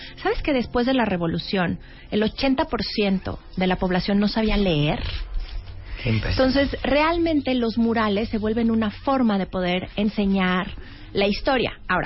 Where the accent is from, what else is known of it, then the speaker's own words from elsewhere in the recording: Mexico; yo creo como mexicanos que podemos ir sumando a nuestras tradiciones